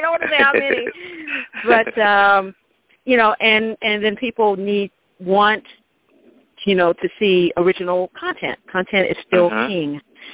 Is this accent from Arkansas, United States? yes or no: yes; Stuttgart, Arkansas, United States; I'm actually originally from Arkansas, the great